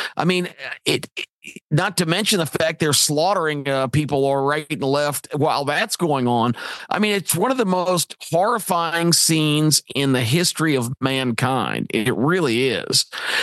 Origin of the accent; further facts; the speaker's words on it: United States; I think as an American, we all have a responsibility to be as informed as we can possibly be